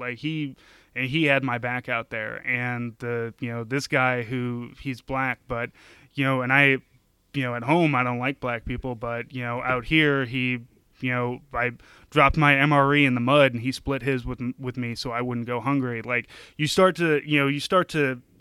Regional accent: St. Louis, Missouri, United States; when I went to basic training, I'm from St. Louis

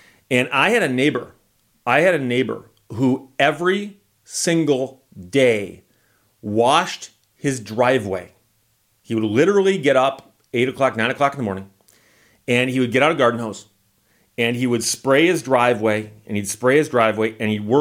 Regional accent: Michigan, United States; I'm from Michigan. We don't wash our driveways.

